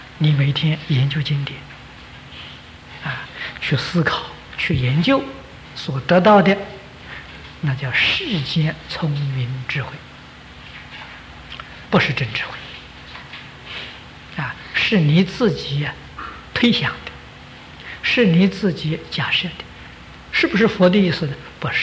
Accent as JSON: {"language": "Chinese", "country": "China", "said": "我们中国人有个俗话说，人不为己，天诛地灭。"}